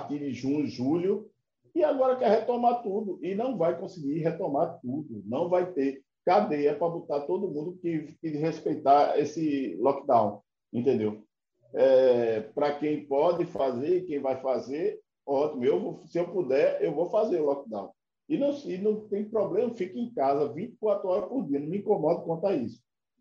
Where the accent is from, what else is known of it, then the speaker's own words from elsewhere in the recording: Janga, Pernambuco, Brazil; aqui na minha terra, no Janga